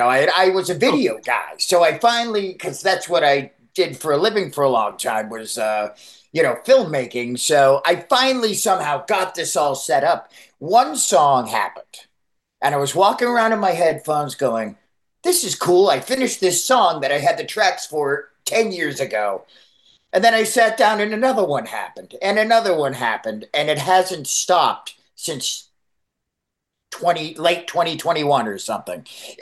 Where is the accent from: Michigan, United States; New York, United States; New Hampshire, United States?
New Hampshire, United States; I grew up in New Hampshire, and of course, I got the music bug when I was 17 or so.